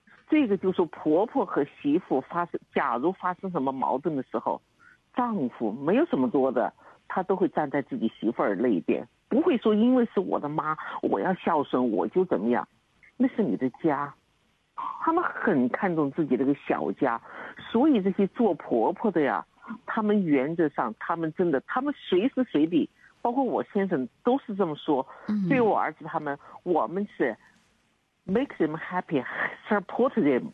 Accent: Sichuan, China; now in Australia; 我也是四川的啊

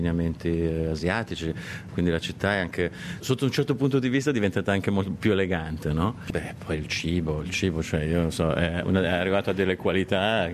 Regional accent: Australia; io sono australiano

